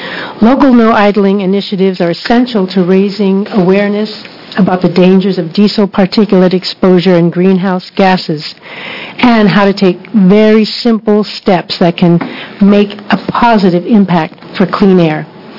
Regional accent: Eugene, Oregon, United States; and I am from Eugene, Oregon.

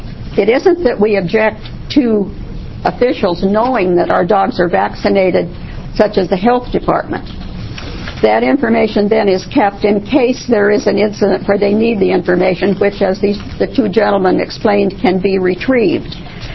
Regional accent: Creswell, Oregon, United States; And I'm from Creswell, Oregon.

